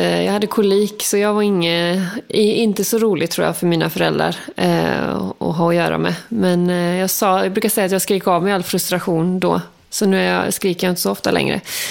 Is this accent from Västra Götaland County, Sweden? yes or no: no; Furuby, Kronoberg County, Sweden; also born or lived in Västergötland; mycket av min uppväxt var ju ändå i utanför Växjö, i Furuby, en liten by där. Men jag är född i Västergötland